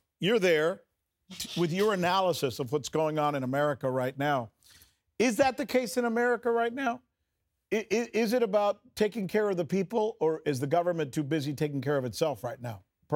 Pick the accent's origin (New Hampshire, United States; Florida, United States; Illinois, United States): Florida, United States; Miami; also born or lived in Cuba; Even though I was born in Cuba and raised in Miami, I went and played sports, football actually, at the University of Minnesota.